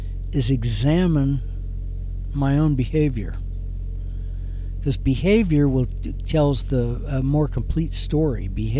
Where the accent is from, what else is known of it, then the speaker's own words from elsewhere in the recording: Kansas, United States; Like I was born and raised in Kansas.